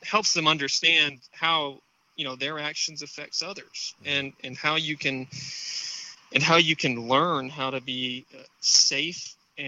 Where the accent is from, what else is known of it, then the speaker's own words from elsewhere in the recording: Key West, Florida, United States; I grew up in the Florida Keys in Key West, where my dad was a fishing guide for about 15 years